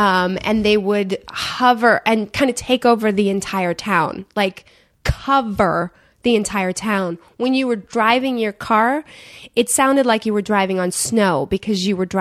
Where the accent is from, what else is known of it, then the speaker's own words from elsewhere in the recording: Michigan, United States; But I lived in Michigan. I grew up in Michigan. And the winters are terrible in Michigan.